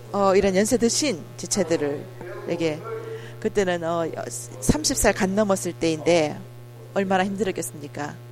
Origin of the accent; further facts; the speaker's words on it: Hong Kong; first language Cantonese; Korean is a second language; 제가 또 홍콩 출신이기 때문에 제가 중국어를 그 전에 알고 있었습니다. 그렇지만 캔토니즈였습니다. 해프 캔토니즈였습니다. 제가 캔토니즈를 어릴 때 말했고